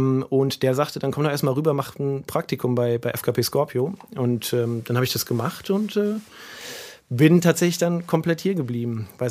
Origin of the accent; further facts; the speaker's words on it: Lingen, Lower Saxony, Germany; Ja, ich komme auch aus Lingen, gebürtiger Lingener.